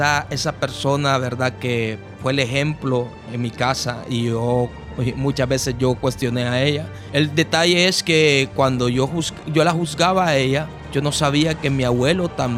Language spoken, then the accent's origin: Spanish; Tegucigalpa, Francisco Morazán, Honduras; Yo crecí en Tegucigalpa, me empecé a llevar en las calles de Tegucigalpa.